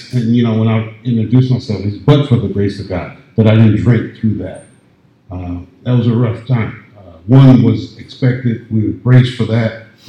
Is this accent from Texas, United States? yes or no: no; Indiana, United States; moved away as an adult; I met a friend of mine when I first moved here. I'm originally from Indiana. I talk funny, so please, if you don't understand me, just speak me after the deal, and I'll tell you what I meant, okay?